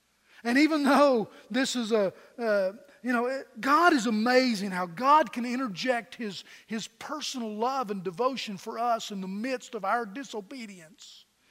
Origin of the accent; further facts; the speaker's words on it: Pennington Gap, Virginia, United States; I was born and raised in Lee County, Virginia, Pennington Gap.